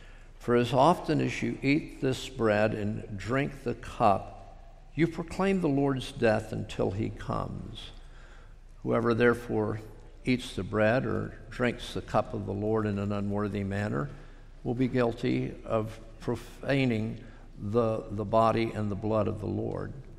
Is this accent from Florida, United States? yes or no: yes; Florida, United States; Growing up in South Florida, we were under somewhat the aura of a missionary to Miami whose name was Dan Iverson.